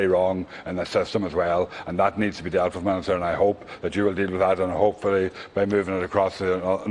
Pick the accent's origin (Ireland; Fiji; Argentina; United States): Ireland; particularly as an Irish person, for anybody to be on hunger strike is sends a lot on a very strong message to us